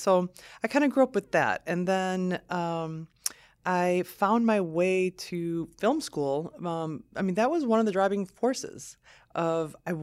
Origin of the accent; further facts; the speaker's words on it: Lansing, Michigan, United States; also born or lived in Lebanon; I love Lansing. I grew up in Lansing. So mm-hmm. My family and I immigrated from Lebanon, from southern Lebanon in 1978.